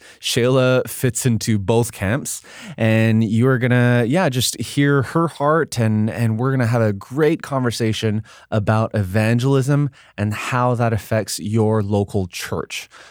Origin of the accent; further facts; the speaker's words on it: Canada; the fascinating thing about this conversation in particular is being Canadian.